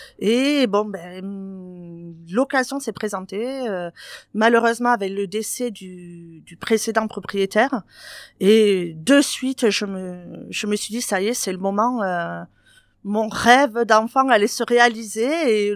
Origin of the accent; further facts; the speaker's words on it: Aynac, Occitanie, France; moi, je suis native d'Aynac.